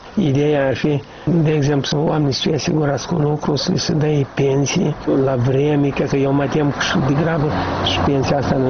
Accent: Cetroșu, Drochia District, Moldova; eu sunt de la Nord, de fapt, din Chetrosul Drochea.

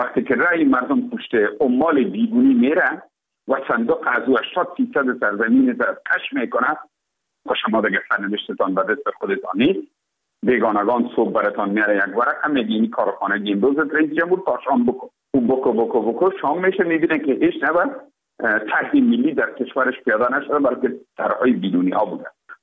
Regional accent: Afghanistan; ما افغان هستیم

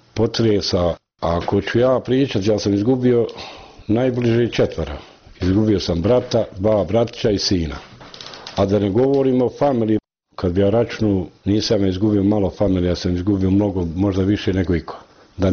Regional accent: Jasenova, Republika Srpska, Bosnia & Herzegovina; moved away as an adult; ja sam ošao odavle iz Srebrenice, da kažem iz Srebrenice, pošto je Srebrenica poznatija nego Jasenova.

